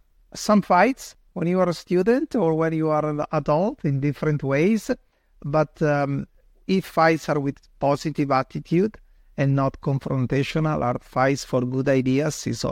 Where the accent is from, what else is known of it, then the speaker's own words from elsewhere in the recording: Milan, Lombardy, Italy; English is a second language; now in United States; Yeah, maybe you will understand soon from my accent. I'm from Italy, where I was born and grown up and did my studies, and I studied my professional career. Yeah, I'm from Milan, so north of Italy, and that's where I'm from.